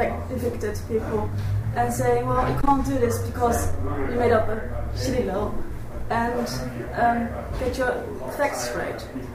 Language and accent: English; Netherlands; English is a second language; but I'm from Holland